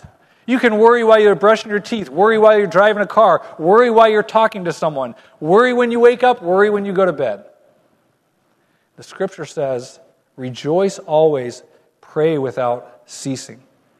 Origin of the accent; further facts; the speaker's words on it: Colorado, United States; I'm from the Colorado Mountains.